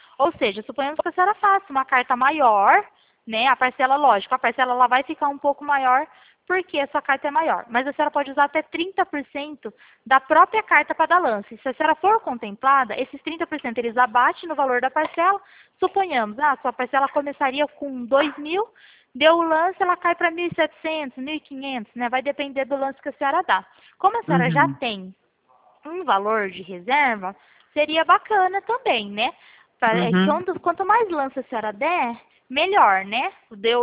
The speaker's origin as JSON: {"language": "Portuguese", "town": "Pirassununga", "region": "São Paulo", "country": "Brazil", "said": "Eu sou de Pirassununga, interior de São Paulo."}